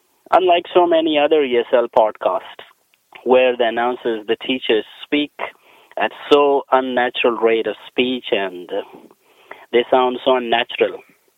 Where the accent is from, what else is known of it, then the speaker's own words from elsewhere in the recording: Pakistan; English is a second language; from Pakistan. An interesting thing about me is that I'm also an English language teacher like Luke.